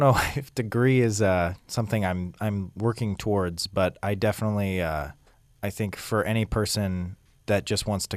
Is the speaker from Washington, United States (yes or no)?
no; San Francisco, California, United States; also born or lived in New York; I'm from San Francisco, where I went to a public arts high school and studied jazz there. Moved to New York and studied at a conservatory called the New School for Jazz and Contemporary Music.